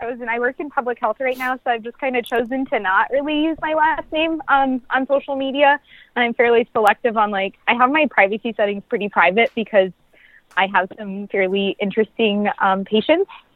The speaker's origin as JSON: {"language": "English", "town": "Herdsfield", "region": "North Dakota", "country": "United States", "tie": "born or raised there", "said": "Really, really small town. I grew up in Herdsfield, North Dakota."}